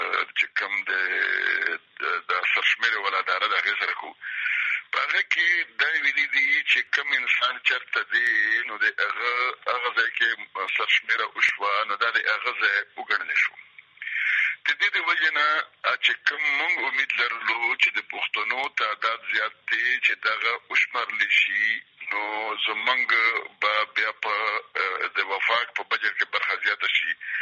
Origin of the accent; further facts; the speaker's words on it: Khyber Pakhtunkhwa, Pakistan; now in Peshawar, Pakistan; بنیادي خو د وزیرستان یم